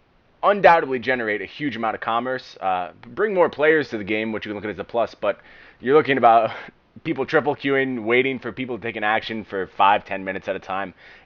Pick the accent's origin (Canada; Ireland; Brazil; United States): Canada; Being Canadian is definitely, for the first time ever, a benefit to us.